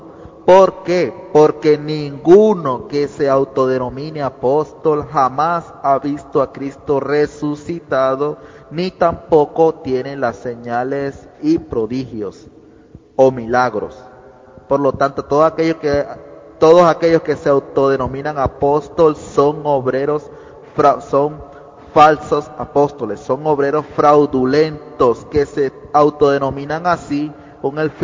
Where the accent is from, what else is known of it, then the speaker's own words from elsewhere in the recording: Colombia; nuevamente de Colombia.